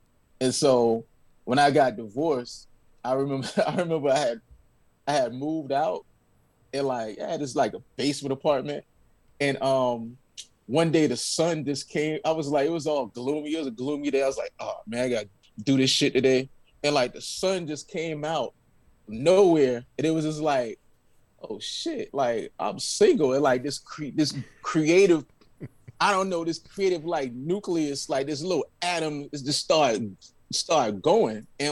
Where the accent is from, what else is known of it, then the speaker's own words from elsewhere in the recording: Charlotte, North Carolina, United States; also born or lived in Washington, D.C. / New York; I'm originally from Charlotte. So I'm a transplant, but I'm back and forth, like, you know, D.C. and New York, like, a lot.